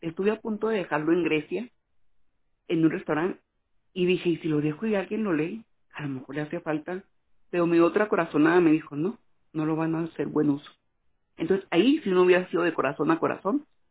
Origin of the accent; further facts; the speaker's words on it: Ciudad Juárez, Chihuahua, Mexico; La gente que me conoce, yo soy de Juárez